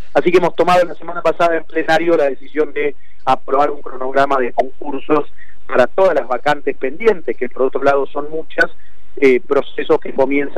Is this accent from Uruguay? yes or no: no; Buenos Aires, Argentina; y lo digo con mucho orgullo como porteño